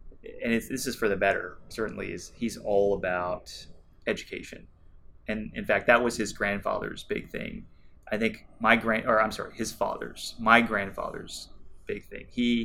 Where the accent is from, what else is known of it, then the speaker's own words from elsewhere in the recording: Palo Alto, California, United States; So I was born and raised in Palo Alto, okay. California.